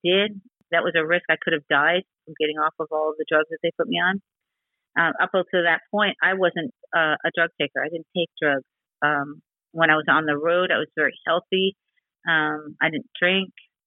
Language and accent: English; Miami, Florida, United States; So growing up in Miami with my mother, I was erased from a lot of things.